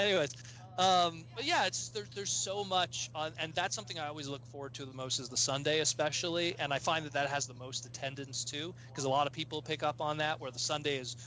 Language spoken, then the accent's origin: English; Canada; As a Canadian looking at my Facebook feed